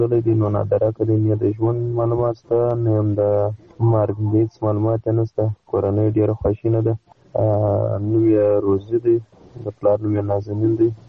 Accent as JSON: {"language": "Pashto", "town": "Qadis", "region": "Badghis", "country": "Afghanistan", "said": "زه د بادغیس ولایت یم د غدس ولسوالۍ د لکې سر فکر یم"}